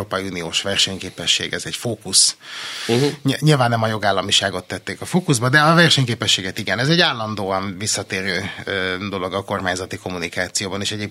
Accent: Budapest, Hungary; mert én meg 13. kerületi budapestiként látom ezt első kézből

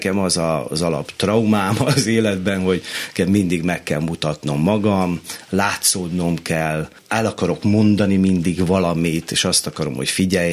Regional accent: Szeged, Csongrád-Csanád, Hungary; Én Szegeden nőttem fel, ez nagyon rég volt

